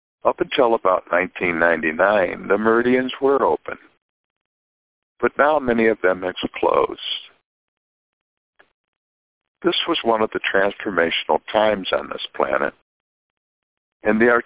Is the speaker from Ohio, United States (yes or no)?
yes; Ohio, United States; from Ohio.